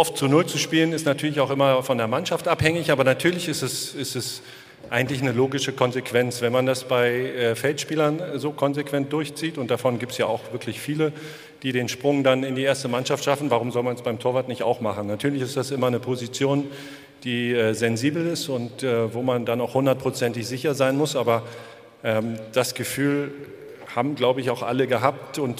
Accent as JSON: {"language": "German", "region": "Berlin", "country": "Germany", "said": "wo ich als Jugendspieler hingekommen bin aus Berlin und groß geworden bin, bin da Profi geworden."}